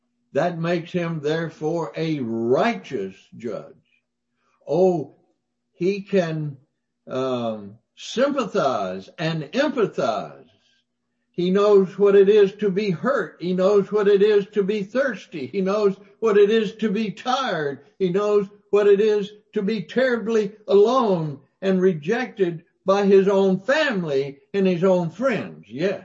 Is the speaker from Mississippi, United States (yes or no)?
yes; Mississippi, United States; Now, I was raised in the South, in Mississippi.